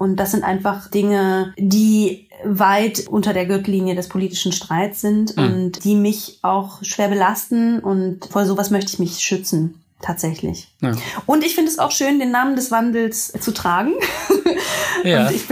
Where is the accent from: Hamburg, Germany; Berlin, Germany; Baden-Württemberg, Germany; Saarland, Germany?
Berlin, Germany; Ich bin ja auch Berlinerin.